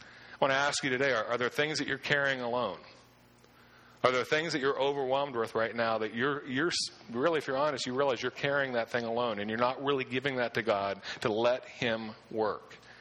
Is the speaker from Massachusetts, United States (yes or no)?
no; Pennsylvania, United States; in the part that I grew up in Pennsylvania, is that true around here?